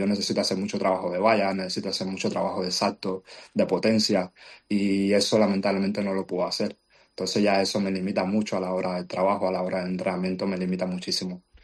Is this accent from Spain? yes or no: yes; Spain; now in Qatar; Hombre, claro, mi casa es España, o sea, yo soy español a muerte, mi casa es España.